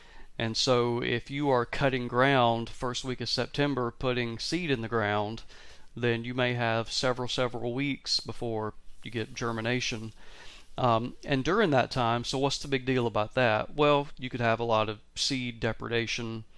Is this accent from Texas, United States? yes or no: no; Georgia, United States; I grew up in Georgia, and back then it was Labor Day weekend, dove hunt.